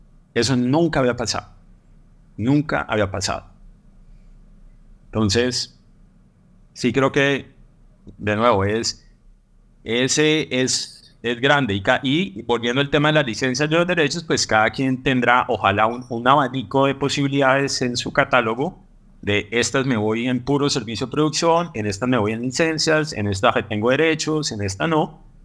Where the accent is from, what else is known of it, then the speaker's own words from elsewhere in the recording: Colombia; por lo menos yo he estado participando de este tipo de conversaciones activamente como productor colombiano